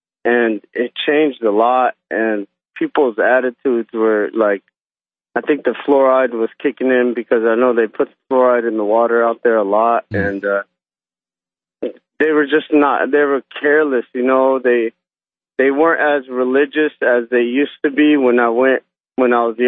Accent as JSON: {"language": "English", "country": "Yemen", "said": "I'm Muslim. I'm from Yemen."}